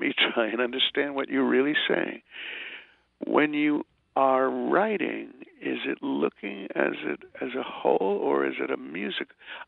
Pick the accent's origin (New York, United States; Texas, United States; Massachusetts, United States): New York, United States; I'm a New Yorker that has so much stimulation that to have quiet and to read is more a pleasure than to hear music.